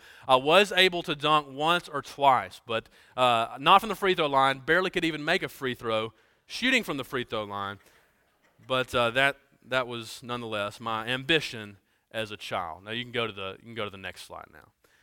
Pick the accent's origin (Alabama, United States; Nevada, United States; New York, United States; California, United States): Alabama, United States; Birmingham; moved away as an adult; also born or lived in Louisville, Kentucky; All right, now I grew up in Birmingham, Alabama. And so I said words like light, or bright, right? The bulb is bright. Then I moved off once we got married to Kentucky, and then up in Louisville, they didn't really talk like that.